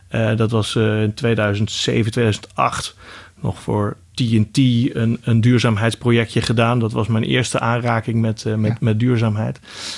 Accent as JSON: {"language": "Dutch", "town": "Kuinre", "region": "Overijssel", "country": "Netherlands", "tie": "born there", "said": "Ik ben geboren in Kuinderen. En dat ligt op de grenzen van Overijssel en Friesland, vlakbij Emmeloord."}